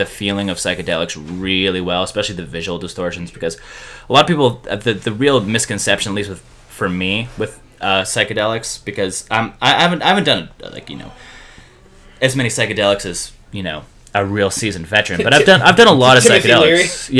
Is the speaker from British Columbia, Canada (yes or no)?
yes; Vancouver, British Columbia, Canada; there's a cult in my hometown of Vancouver, British Columbia, Canada.